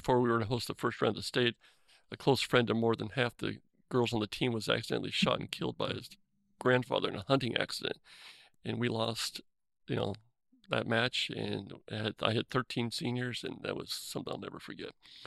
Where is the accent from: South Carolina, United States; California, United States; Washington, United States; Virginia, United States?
Washington, United States; Seattle; You know, I grew up in West Seattle, and I go to Vernonia.